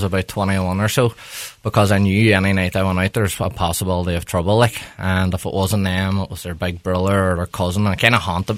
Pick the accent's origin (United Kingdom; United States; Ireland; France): Ireland; Letterkenny, Ulster; I love growing up in Letterkenny. That's why, like, I'm really community-driven, to be honest, because I grew up in an amazing town with great opportunities and great people